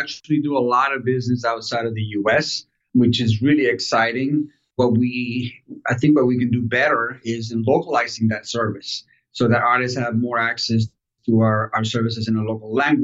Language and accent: English; Miami, Florida, United States; also born or lived in Caracas, Venezuela; I left when I was a kid, and my family moved to Florida, to Miami, Florida, where my dad was first worked there as a diplomat. And then eventually in banking. And so we grew up there